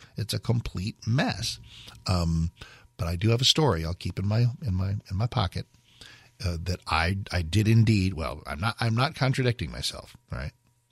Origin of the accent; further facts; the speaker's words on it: New Jersey, United States; I'm from Jersey.